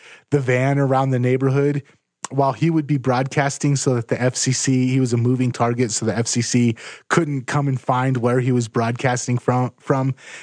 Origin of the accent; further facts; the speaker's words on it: West Coast, United States; It's like, it reminds me of the ocean and growing up on the West Coast.